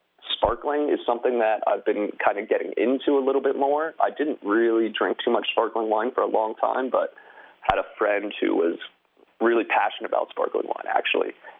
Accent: Healdsburg, California, United States; I'm from Healdsburg, so it's right in between the Dry Creek, Alexander Valley, and the Russian River Valley

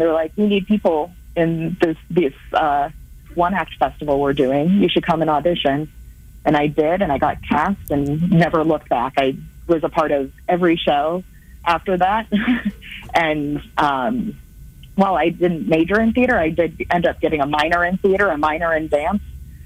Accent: Bellevue, Nebraska, United States; I'm originally from a suburb of Omaha called Bellevue, Nebraska.

